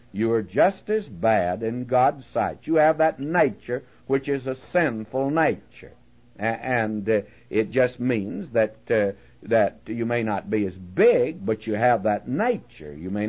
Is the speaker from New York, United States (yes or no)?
no; Texas, United States; And I want to say that since I come from Texas, I like that word, corral.